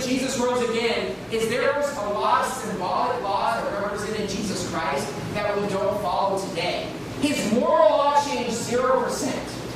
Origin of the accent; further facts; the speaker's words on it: Philippines; I'm a Filipino.